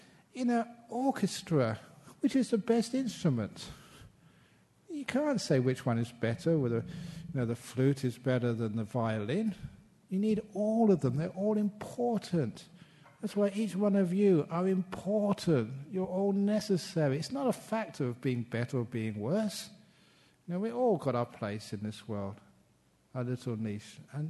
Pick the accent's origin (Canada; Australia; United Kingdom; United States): United Kingdom; England